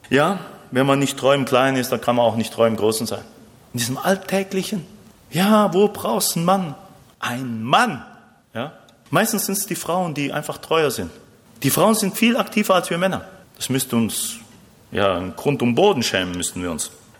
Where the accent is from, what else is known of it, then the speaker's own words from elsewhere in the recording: Argentina; German is a second language; Also bei uns in Argentinien gibt es immer oft Streik und dann streiken die Busse, dann streiken die Züge und es gibt immer jemand, der streikt.